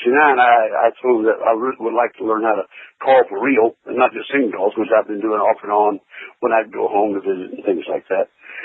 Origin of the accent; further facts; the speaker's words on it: Atlanta, Georgia, United States; moved away as an adult; Well, let me give you a little background. I'm from Atlanta, Georgia, originally. Born and raised, and I left there. I went to school at Annapolis, started in 1957, graduated in 61, and went to the Navy.